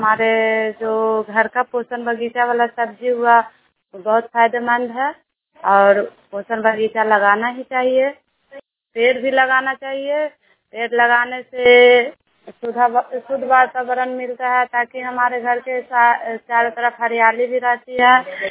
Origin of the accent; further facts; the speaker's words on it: Nagarnausa, Bihar, India; मैं नगर नौसा के रहने वाली हूँ और मैं समूह में सीएफ के पद पे काम करती हूँ।